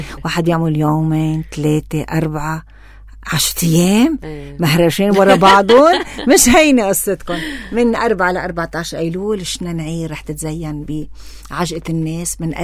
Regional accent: Lebanon; كتير مهم انه نضل نحن اللبنانية مثل مجدودنا وبياتنا ربونا.

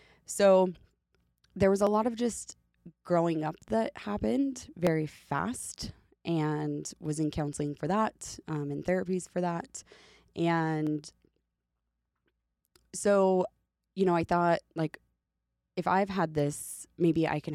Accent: Idaho, United States; also born or lived in Washington; I was born in Washington. I was raised in Idaho.

